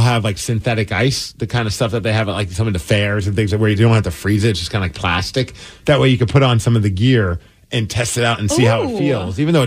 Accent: Brooklyn, New York, United States; I grew up in Brooklyn.

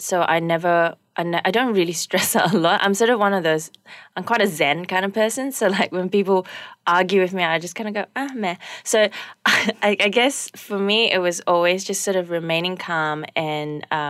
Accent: Malaysia; being a Malaysian

